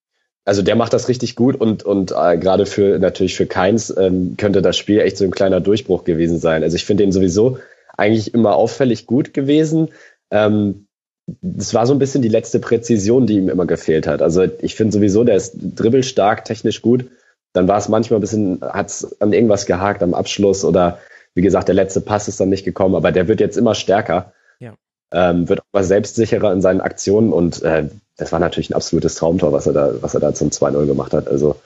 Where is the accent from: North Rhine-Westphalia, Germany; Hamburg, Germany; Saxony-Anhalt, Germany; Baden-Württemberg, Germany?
Hamburg, Germany; Also, und das sage ich ja als Hamburger jetzt nicht unbedingt gerne.